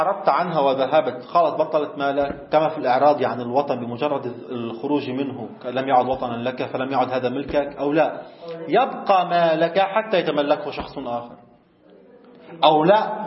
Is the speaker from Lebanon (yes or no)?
yes; Lebanon